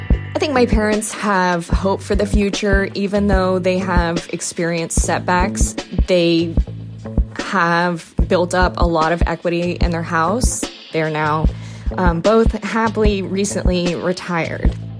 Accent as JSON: {"language": "English", "town": "Livermore", "region": "California", "country": "United States", "tie": "born or raised there", "lives_now": "Alameda, United States", "said": "I live in Alameda, California, and I'm a lawyer. I grew up in Livermore, California, as an only child to two parents who were high school graduates."}